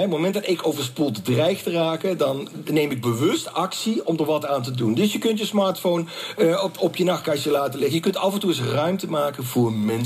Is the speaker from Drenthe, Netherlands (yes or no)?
no; Eindhoven, North Brabant, Netherlands; ik kom uit Eindhoven geboren getogen.